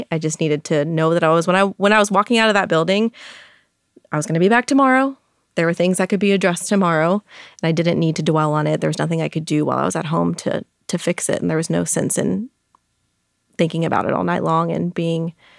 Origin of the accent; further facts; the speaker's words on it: New Braunfels, Texas, United States; so it was in my hometown. I'm from New Braunfels, Texas, and there aren't many dietitians in New Braunfels, Texas.